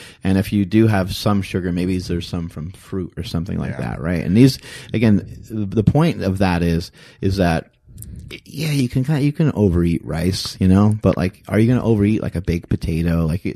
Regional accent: East Coast, United States; when I'm from the East Coast, how long am I going to visit home for?

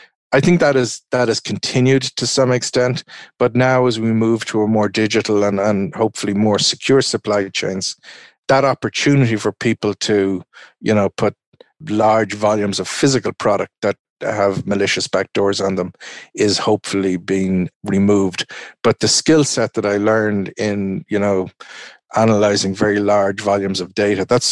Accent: Ireland; I'm an Irishman

